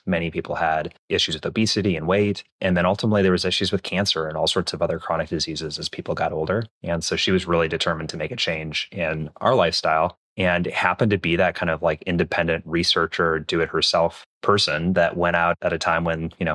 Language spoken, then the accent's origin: English; Minneapolis, Minnesota, United States; So I grew up in Minneapolis, Minnesota, or outside Minneapolis, Minnesota.